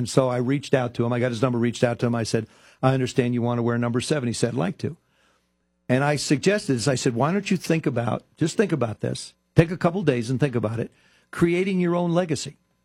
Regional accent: South River, New Jersey, United States; I grew up around South River, New Jersey.

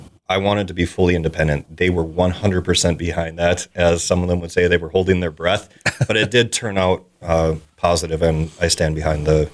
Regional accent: Minnesota, United States; So I'm originally from Minnesota.

